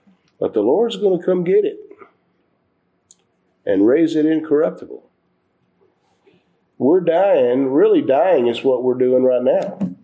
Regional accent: United States; You know, I'm glad I'm an American. I'm real happy about that.

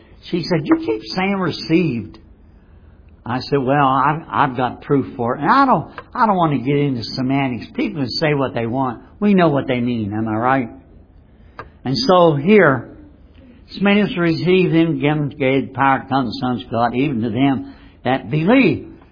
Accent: United States; born there; In my case, I was born in America.

